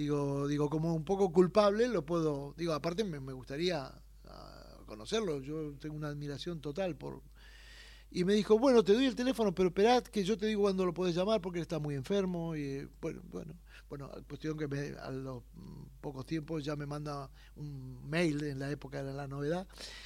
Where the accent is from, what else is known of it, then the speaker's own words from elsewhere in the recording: Santa Fe, Argentina; yo soy un músico de Santa Fe